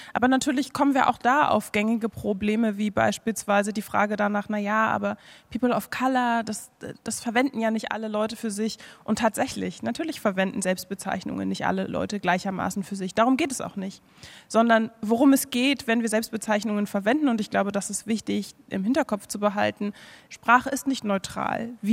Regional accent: Berlin, Germany; wenn ich antworte, dass ich in Berlin geboren und aufgewachsen bin

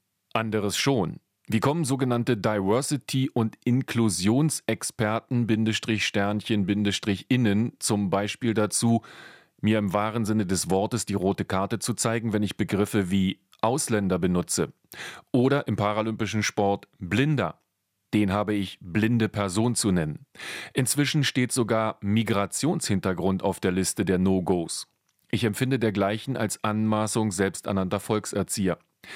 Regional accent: East Germany, Germany; Ich bin in der DDR groß geworden, mit Pionierhalstuch, FDJ-Bluse und Staatsbürgerkunde.

